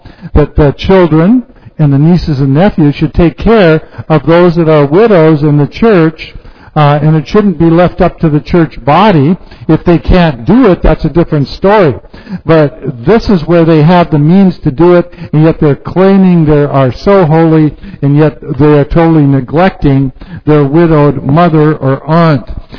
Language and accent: English; North Dakota, United States; I know some people from my hometown, they would literally make a route all over eastern North Dakota playing all the bingo parlors